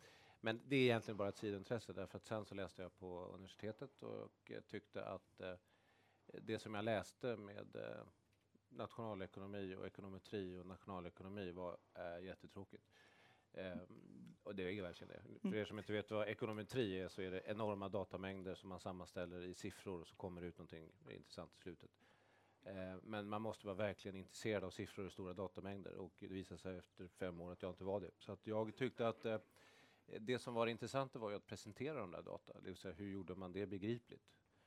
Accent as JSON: {"language": "Swedish", "country": "Sweden", "tie": "born or raised there", "also_born_or_lived": "Copenhagen, Denmark", "said": "Jag är faktiskt född i Köpenhamn. Så att jag är en sån missing link som är mellan Sverige och Danmark. Men jag hamnade ganska snart i Sverige tillsammans med svenska föräldrar."}